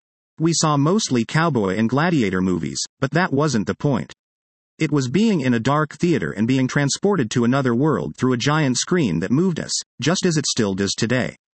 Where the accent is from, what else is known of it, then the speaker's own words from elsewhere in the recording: Casablanca, Casablanca-Settat, Morocco; When I think of growing up in Casablanca, I have these distinct memories that I can't shake.